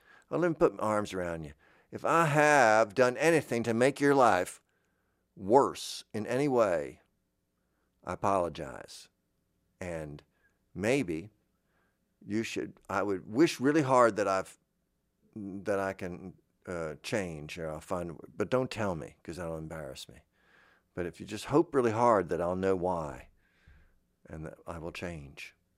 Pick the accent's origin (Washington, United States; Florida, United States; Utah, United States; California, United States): Florida, United States; I grew up in Florida. I grew up getting into cars in shorts on you know, whatever that vinyl stuff was